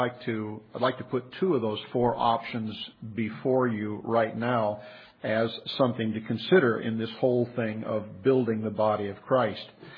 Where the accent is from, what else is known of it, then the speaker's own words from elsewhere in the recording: Pasadena, California, United States; I remember growing up in Pasadena as a teenager.